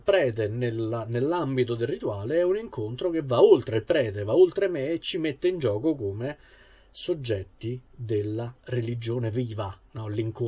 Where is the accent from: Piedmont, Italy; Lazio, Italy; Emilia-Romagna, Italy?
Lazio, Italy; Rome; Io, essendo romano